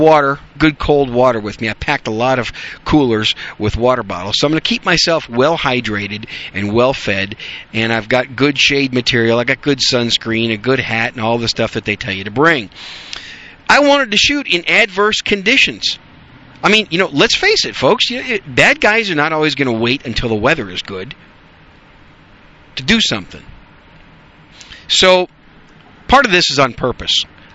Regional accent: Wisconsin, United States; also born or lived in New York City; now in Dallas-Fort Worth, United States; I was born in New York City, raised in Wisconsin. I'm going to talk about my home state in this podcast.

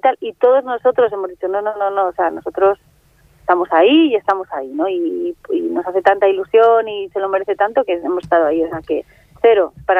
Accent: Santander, Cantabria, Spain; El domingo estoy en mi tierra, en Santander, en Escenario Santander.

